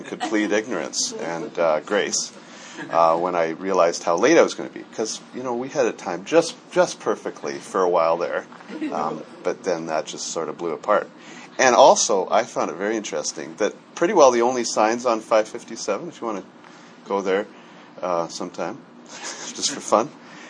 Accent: British Columbia, Canada; I came from Northern BC, okay, so when I say BC, often people think, oh, Vancouver, no snow

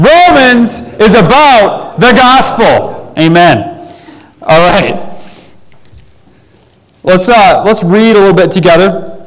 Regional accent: Grand Rapids, Michigan, United States; also born or lived in Arizona; So I am from Michigan. Grand Rapids is my hometown. I lived there pretty much my whole life. I was born in Arizona. Didn't live there very long. And now I live in Mississippi.

